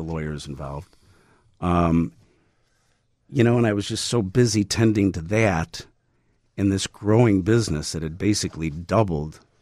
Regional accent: Chicago, Illinois, United States; although I was born in Chicago, raised in Chicago.

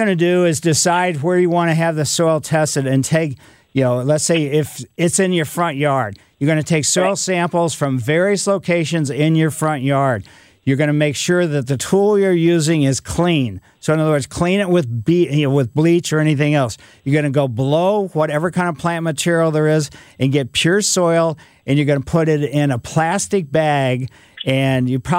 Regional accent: Ellisville, United States; I grew up in Ellisville. We almost had an acre yard.

